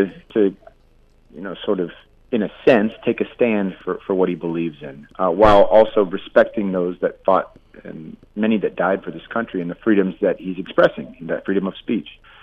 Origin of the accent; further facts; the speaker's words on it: El Cerrito, California, United States; also born or lived in Oak Ridge, Tennessee / Colorado; I was born in Oak Ridge. When I was two, we moved out to the Bay, though, and I lived in El Cerrito until I was about 9 or 10, and then we moved to Colorado for a bit, and we moved back to the Bay.